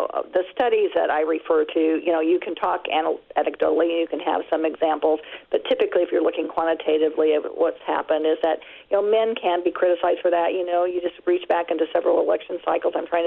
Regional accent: Midwest, United States; maybe it's because we're all from the Midwest

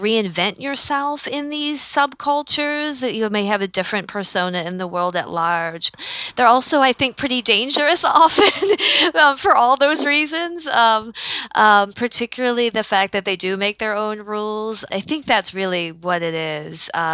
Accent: Grosse Pointe, Michigan, United States; And where I grew up in Grosse Pointe, it was majority of people I knew, parents worked in the industry for one way or another.

